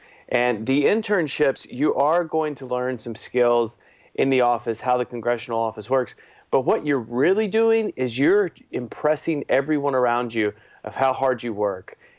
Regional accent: Alabama, United States; moved away as an adult; I grew up in Northeast Alabama, and when I got to Washington, I mean, every time you turn around, you're spending money on things you didn't anticipate.

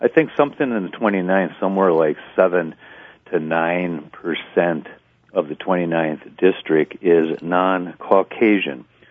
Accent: Wausau, Wisconsin, United States; also born or lived in Hayward; And me showing back up in Wausau, which was my hometown, and saying, look at, everyone knew I lived in Hayward

